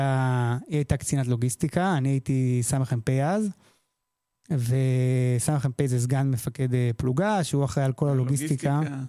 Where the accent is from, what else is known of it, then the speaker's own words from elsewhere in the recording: Modi'in-Maccabim-Re'ut, Central District, Israel; אני גדלתי במכבים רעות, ולמדתי בבית ספר בתיכון ברעות.